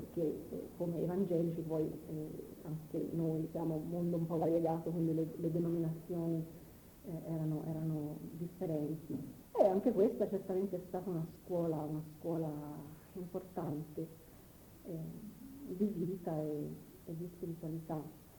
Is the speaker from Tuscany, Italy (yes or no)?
yes; Florence, Tuscany, Italy; moved away as an adult; Io sono fiorentina, non so se si sa, sono la toscana di origine, sono di Firenze, e però appunto essendo vissuta per così tanto fuori dalla mia città, perché praticamente l'ho lasciata quando avevo 18 anni per recarmi prima all'estero